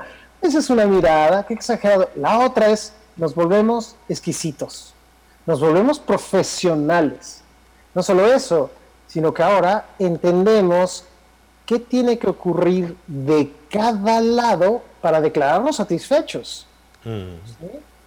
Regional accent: Mexico; eso es lo que nos está ocurriendo a nosotros como mexicanos.

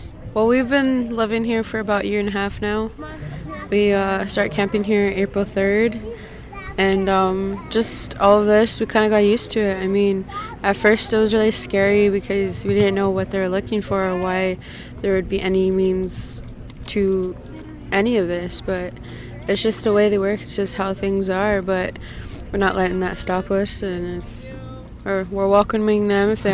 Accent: Cheyenne River, South Dakota, United States; Cheyenne River.

